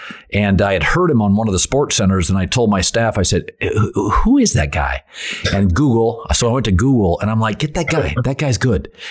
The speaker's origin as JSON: {"language": "English", "region": "Pacific Northwest", "country": "United States", "said": "So I'm from the Pacific Northwest"}